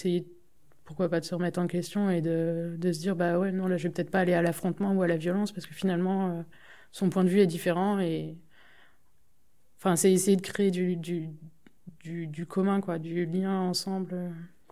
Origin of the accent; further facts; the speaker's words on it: Saint-Nazaire, Pays de la Loire, France; je suis née à Saint-Nazaire, en Loire-Atlantique, que je considère être en Bretagne. Et donc, je suis allée dans une école publique du coin, donc dans un petit patelin, dans un marais de Brière. Enfin, donc voilà, c'était la campagne.